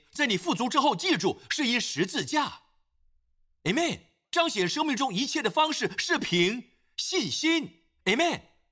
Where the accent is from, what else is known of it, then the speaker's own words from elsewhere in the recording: Singapore; also born or lived in Malaysia / Perak, Malaysia; 在马来西亚，我是在马来西亚出生的新加坡人，我母亲在被推进产房途中，我就出生了。